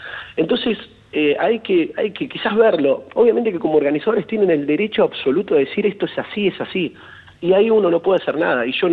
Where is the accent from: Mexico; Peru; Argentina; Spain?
Argentina; ¿Por qué vamos a cambiar la cultura argentina, esta tan linda que tenemos nosotros, que somos latinos, que no somos Nueva York, que no somos Yankee